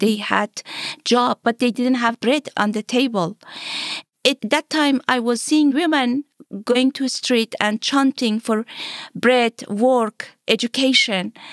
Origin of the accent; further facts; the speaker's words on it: Afghanistan; But whenever I introduce myself to people that I am from Afghanistan, they keep asking me about Taliban, about terrorists.